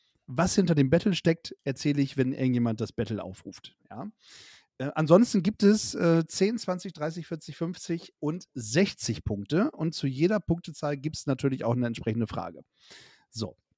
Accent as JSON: {"language": "German", "region": "Bremen", "country": "Germany", "tie": "born there", "said": "Ich bin im Bundesstaat, hätte ich fast gesagt, im Bundesland Bremen zur Welt gekommen"}